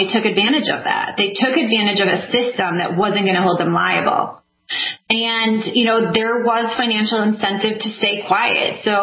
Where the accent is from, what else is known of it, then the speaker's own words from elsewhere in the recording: Florida, United States; But I guess starting out, I mean, I guess originally I'm from Florida. That's where I reside now.